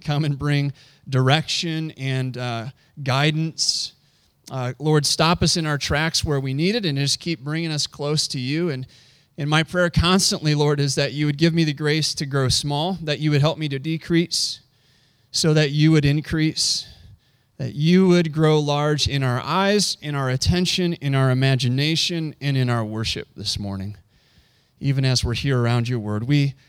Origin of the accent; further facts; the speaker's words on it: Illinois, United States; back in Illinois, Franciscan Hospital, close to my hometown